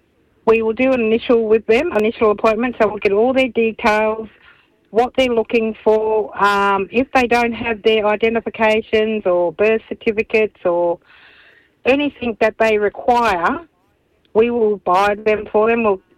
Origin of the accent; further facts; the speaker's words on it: Carnarvon, Western Australia, Australia; now in Karratha, Australia; So I'm originally from Carnarvon in Western Australia. I'm a Malgana woman and Yaru.